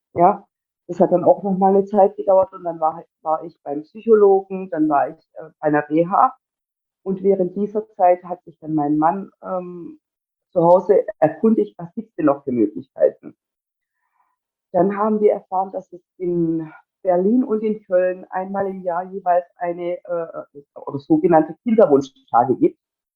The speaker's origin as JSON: {"language": "German", "country": "Turkey", "said": "ursprünglich kommen wir ja aus der Türkei beide."}